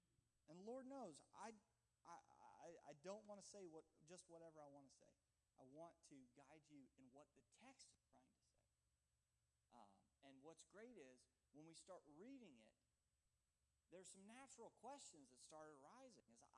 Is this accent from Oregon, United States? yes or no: no; Ohio, United States; I know that we're not in my home state of Ohio, but you just know that this was written in a desert land.